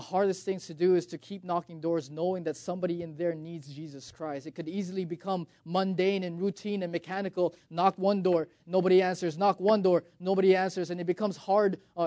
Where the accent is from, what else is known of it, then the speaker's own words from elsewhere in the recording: Canada; I'm actually from Canada and just out here for the summer, inviting folks, helping the church out here.